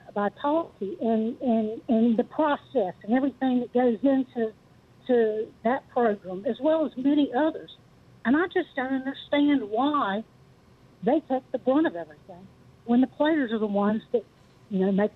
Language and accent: English; the South, United States; now in Michigan, United States; I was raised in the South. I'm in Michigan now due to a job.